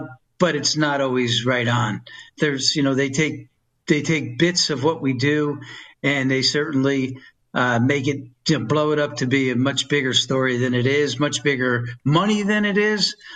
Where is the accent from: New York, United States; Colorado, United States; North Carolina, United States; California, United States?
New York, United States; Poughkeepsie; now in Las Vegas, United States; I'm a New Yorker. I've lived in Las Vegas since 1979. I'm from a town that's north of New York City called Poughkeepsie, New York.